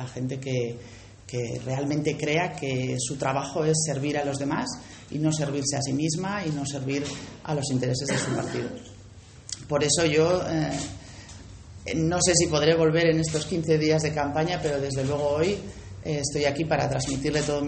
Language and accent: Spanish; Spain; qué nos jugamos como españoles, ¿no?